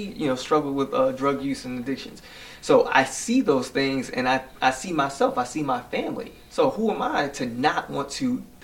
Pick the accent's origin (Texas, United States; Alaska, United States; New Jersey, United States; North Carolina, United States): New Jersey, United States; Jersey City; now in East Windsor, United States; No, I'm from Jersey City, and I live in East Windsor